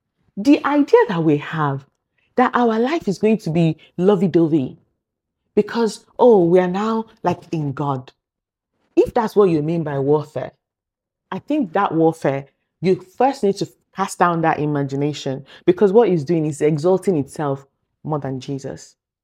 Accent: Nigeria; I don't know. I grew up in Nigeria, right?

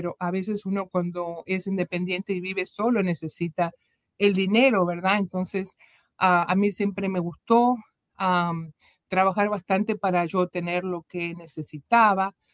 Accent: Uruguay; now in United States; me vine aquí muy joven a este país, vengo de Uruguay, como tú dijiste, que es un país muy pequeñito en América del Sur.

